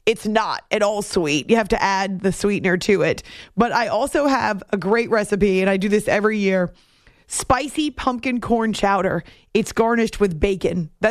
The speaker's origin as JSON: {"language": "English", "region": "New England", "country": "United States", "tie": "born or raised there", "said": "But it's why I love growing up in New England."}